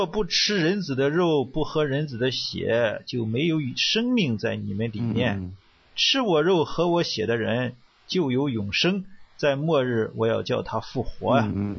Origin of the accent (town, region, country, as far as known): China